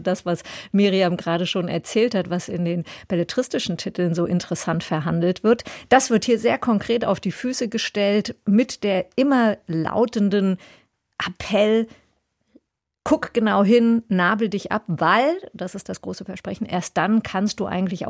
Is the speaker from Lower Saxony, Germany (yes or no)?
no; Wetzlar, Hesse, Germany; ich bin ja aus Wetzlar.